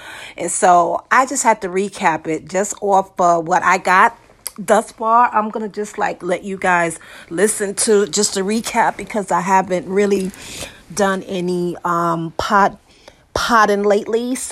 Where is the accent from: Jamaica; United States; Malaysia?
Jamaica; I am so proud to be a Jamaican at this point. Because, you know, a lot of people don't think I'm Jamaican, but I am.